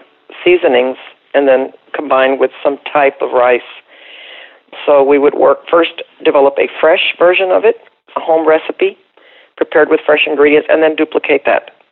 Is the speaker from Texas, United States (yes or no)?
yes; Brownsville, Texas, United States; born there; Okay, well, I was born in Brownsville, Texas. Went on to the University of Texas